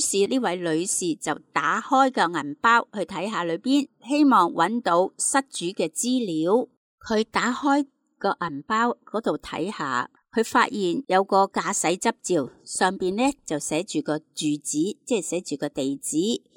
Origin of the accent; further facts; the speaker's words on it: China; 好似我哋中国人都讲啦，路不拾遗，助人为快乐之本